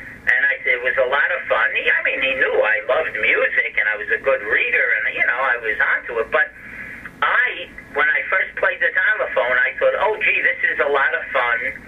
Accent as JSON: {"language": "English", "town": "Brooklyn", "region": "New York", "country": "United States", "tie": "born or raised there", "said": "But growing up in Brooklyn, when they saw"}